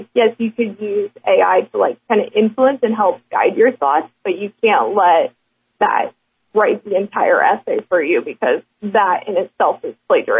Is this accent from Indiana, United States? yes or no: no; St. Henry, Ohio, United States; So I grew up outside of St. Henry, Ohio. I graduated from St. Henry.